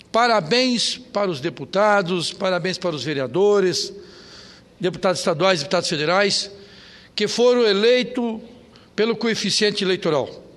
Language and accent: Portuguese; Maravilha, Santa Catarina, Brazil; also born or lived in Concórdia; Eu, que sou oriundo de Santa Catarina, nasci em Concórdia e me criei na cidade de Maravilha, que é a capital da criança